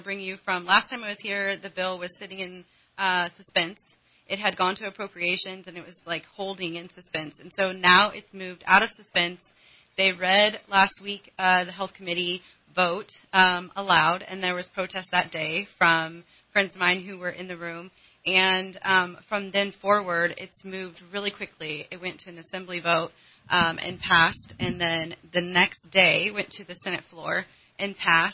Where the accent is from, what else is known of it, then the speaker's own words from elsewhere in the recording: United States; However, I'm an American, and I feel like standing for things that are in the Constitution